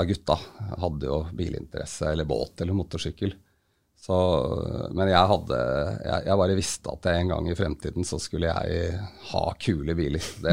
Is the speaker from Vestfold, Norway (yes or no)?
no; Hønefoss, Buskerud, Norway; Nei, jeg vokste opp I Hønfoss, yngstemann av 6 søsken